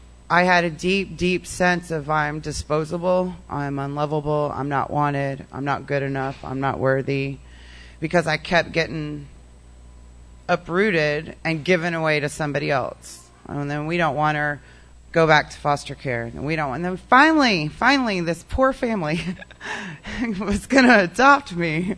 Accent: California, United States; born there; So I was born in California

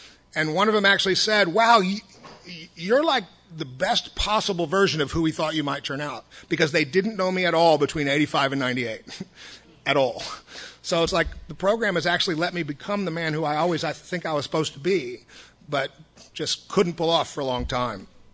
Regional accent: Austin, Texas, United States; born there; So I was born in Austin. We'll start off. Yeah. I was actually born here.

